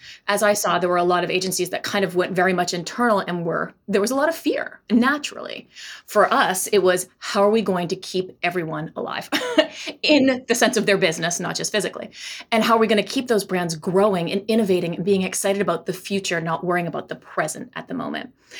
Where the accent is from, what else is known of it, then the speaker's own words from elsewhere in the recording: Maine, United States; As a fellow Mainer and beer